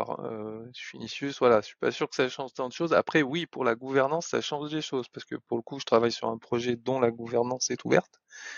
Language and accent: French; France; Enfin, on est français.